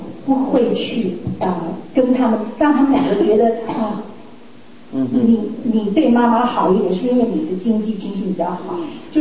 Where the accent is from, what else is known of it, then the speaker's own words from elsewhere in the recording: United States; 你知道吗，我从小的时候是在美国长大的